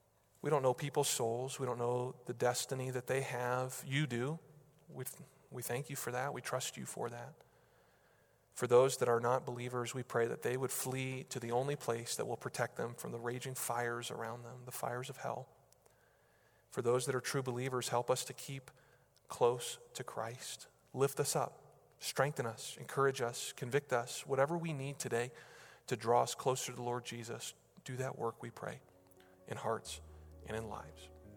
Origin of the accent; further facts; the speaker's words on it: New Hampshire, United States; now in Denver, United States; I'm from New Hampshire. I live in Denver. I don't know how to pronounce Wyoming names, okay?